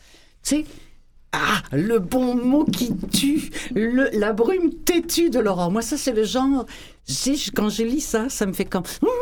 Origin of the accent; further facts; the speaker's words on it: France; accent: French; Et alors, avec mon gros accent français, ça ne marche pas.